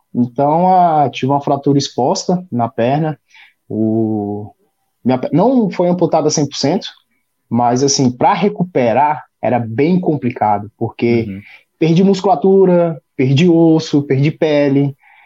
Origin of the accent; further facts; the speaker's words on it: Brazil; Cara, eu morava em uma cidade, né? É uma cidade do entorno do DF, de Brasília, né? E essa cidade não tinha muito estrutura para esporte, né?